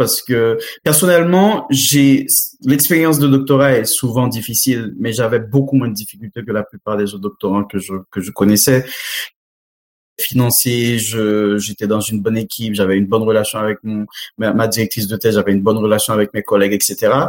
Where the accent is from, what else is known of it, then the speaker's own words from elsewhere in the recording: Haiti; now in France; c'était de lancer un laboratoire de recherche scientifique dans mon pays d'origine, Haïti